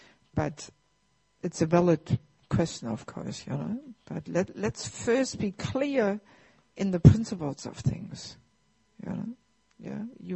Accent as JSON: {"language": "English", "country": "Germany", "tie": "born or raised there", "second_language": "English", "said": "when I was a child, I grew up in Germany in a small village there."}